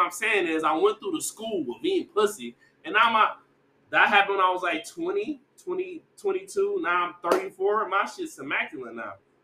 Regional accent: Detroit, Michigan, United States; moved away; Like I'm from Detroit. I left Detroit. I'm moving so many different circles. So of course I'm a change. So I'm not the average Detroit nigga.

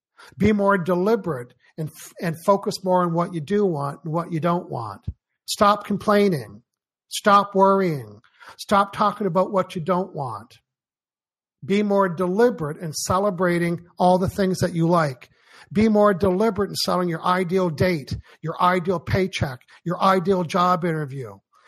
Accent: Canada; accent: Canadian; Yeah, so that dude's Canadian. Yeah, I'm French Canadian.

